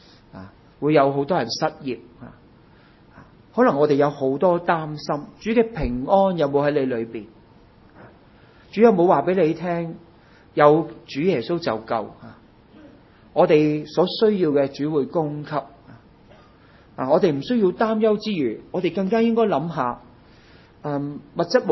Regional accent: Hong Kong; 所以我哋虽然出身喺香港，成长喺香港，我哋样样嘢都好舒服。

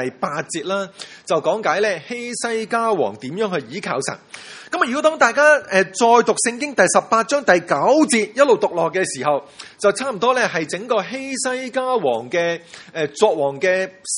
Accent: Hong Kong; 我哋香港人咧喺香港嘅城市咧

